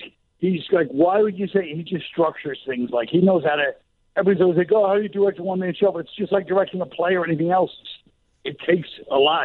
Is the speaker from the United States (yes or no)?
no; Ireland; Yeah, I really nailed my people finally. I feel like the elusive Irish people have finally been nailed down with my show.